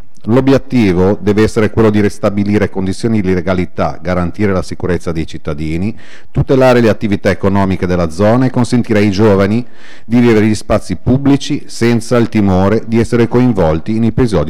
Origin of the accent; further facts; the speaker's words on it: Genoa, Liguria, Italy; come padre, come cittadino e come genovese che non riconosce più la nostra città